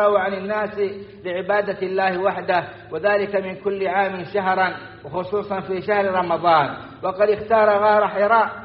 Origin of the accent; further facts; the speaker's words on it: Saudi Arabia; وأدم على بلادنا السعودية أمنها وإيمانها ومقدساتها